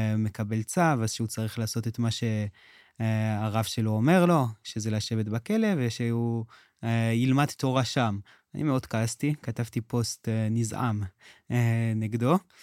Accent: Canada; אמרת בחצי משפט שאני צרפתי, אז רק מדייק אותך, אני לא צרפתי.

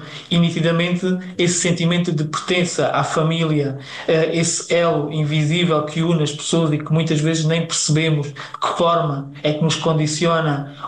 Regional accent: Alentejo, Portugal; E eu, como bom alentejano, que tu também reconheces esta característica

